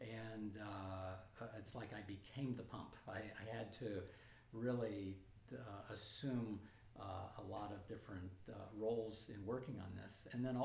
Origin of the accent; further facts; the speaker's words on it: Westerville, Ohio, United States; I'm a sculptor from Westerville, Ohio.